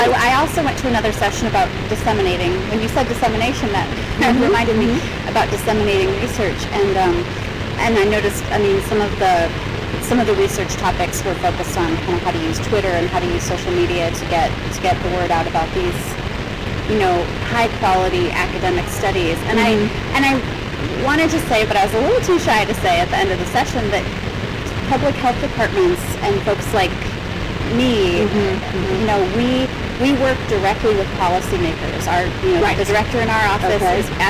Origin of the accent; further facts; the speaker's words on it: Chicago, Illinois, United States; born or raised there